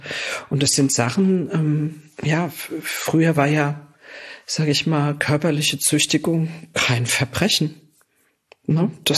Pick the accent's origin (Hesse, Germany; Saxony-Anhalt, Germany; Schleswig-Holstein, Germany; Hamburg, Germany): Hesse, Germany; Frankfurt; born there; Nee, ich bin tatsächlich ein Frankfurter Mädel, also okay, ein richtig echtes Frankfurter Mädel.